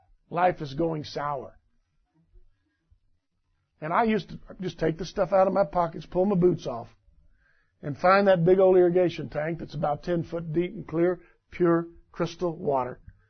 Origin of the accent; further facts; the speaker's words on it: Corpus Christi, Texas, United States; And we're from South Texas. We were living in Corpus. We were used to humidity